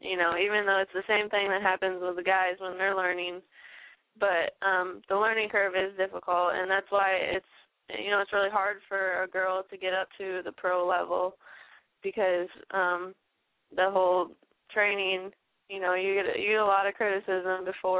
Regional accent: Michigan, United States; I'm from Michigan, a small little town

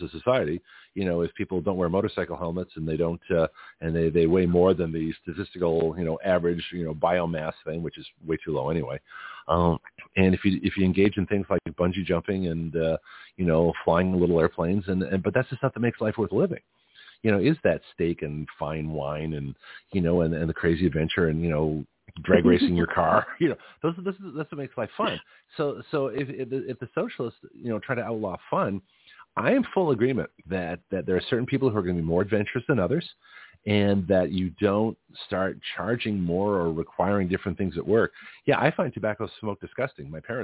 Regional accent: Canada; also born or lived in Australia; We used to have wrestling matches when I was a kid in Australia. And that's the first thing I had to do being Canadian.

